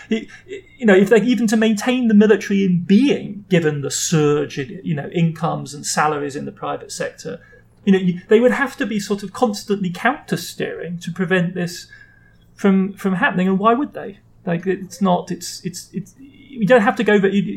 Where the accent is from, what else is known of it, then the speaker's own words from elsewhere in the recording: Germany; I grew up in West Germany. I grew up in the period of Ostpolitik, of transformation through engagement.